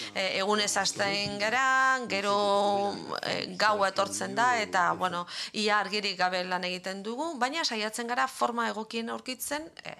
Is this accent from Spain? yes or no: no; Brazil; Brasiletik nator